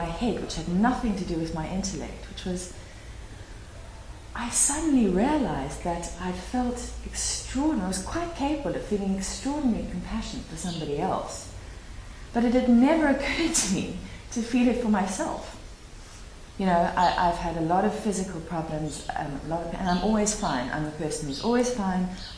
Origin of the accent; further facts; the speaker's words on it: South Africa; And growing up in South Africa and working in places like Mozambique and Rwanda